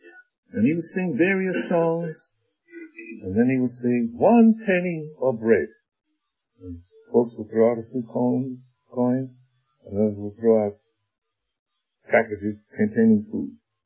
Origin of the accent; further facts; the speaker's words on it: New York City, New York, United States; Growing up in New York City, we lived in apartment houses, you see.